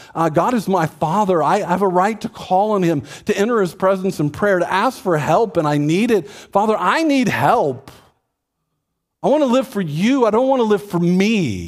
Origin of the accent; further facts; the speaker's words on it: Texas, United States; I mean, I grew up in Texas. I like Bluebell.